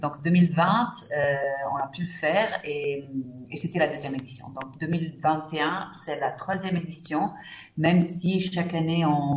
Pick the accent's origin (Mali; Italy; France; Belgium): Italy; French is a second language; moved away as an adult; now in Switzerland; Alors, oui, donc moi je suis italienne, je suis arrivée en Suisse en 2001